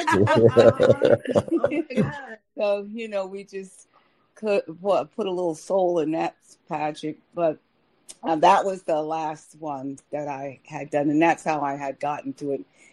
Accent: Morristown, New Jersey, United States; And I was being from Marstown, New Jersey, which is a very laid back town. It's sort of like, to tell you the truth, it's sort of like Oxford here. It's just a small town, but it's a little bit, it's closer to New York, so it's a little bit more bougie

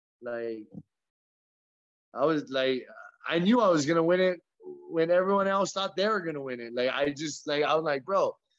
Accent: Hawaii, United States; Yeah, but I'm American, you know what I mean? But I'm from Hawaii. I was born and raised in Hawaii. So I'm not from the States. But I am.

